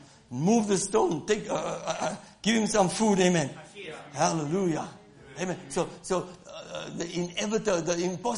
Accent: South Africa; I come from South Africa.

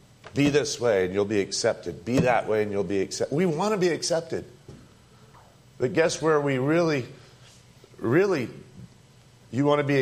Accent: California, United States; now in Tucson, United States; So the next group I get around, they say, where are you from? California. Oh, that's a good place to be from.

